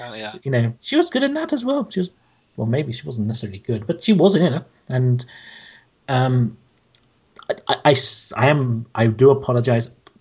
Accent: London, United Kingdom; from London.

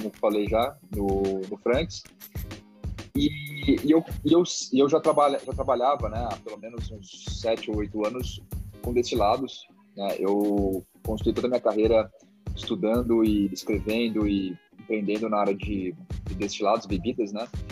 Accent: São Paulo, Brazil; E eu, como brasileiro, eu tinha essa falta de entender as histórias por trás do Brasil, né?

